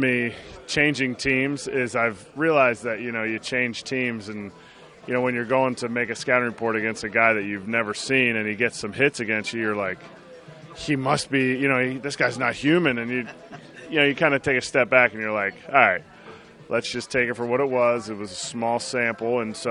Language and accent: English; Philadelphia, Pennsylvania, United States; I grew up in Philadelphia, so to be able to have a home opener there was really special for me.